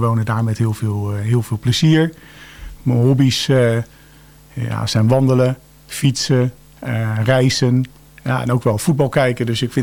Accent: Schipluiden, South Holland, Netherlands; also born or lived in Den Helder / Delft; now in Bergschenhoek, Netherlands; Maar oorspronkelijk ben ik geboren in Den Helder, Noord-Holland, in de marinestad.

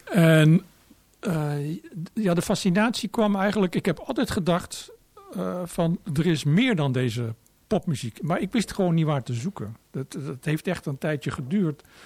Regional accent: Gorinchem, South Holland, Netherlands; ging ik dan op gitaarles in Gorinchem, waar ik opgroeide in die tijd.

